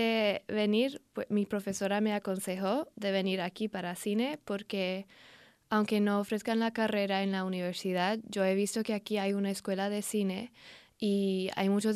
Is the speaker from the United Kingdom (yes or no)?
yes; London, United Kingdom; Spanish is a second language; Yo soy de Londres.